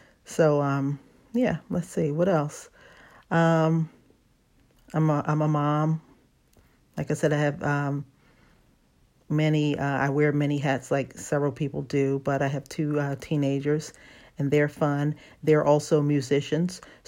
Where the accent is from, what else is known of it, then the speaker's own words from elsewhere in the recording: Baltimore, Maryland, United States; also born or lived in North Carolina / Los Angeles; My whole hometown is Baltimore. I was born here and I moved away as a kid to North Carolina. So I grew up in Baltimore and North Carolina. But as a young adult, I moved to California and moved to Los Angeles.